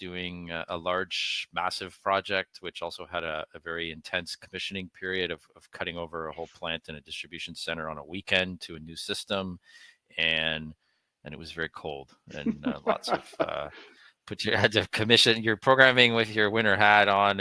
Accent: Canada; we're both from Canada

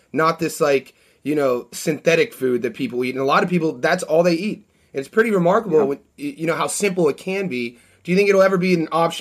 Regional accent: United States; when I was younger, growing up in America, they were teaching us, you know, read your labels

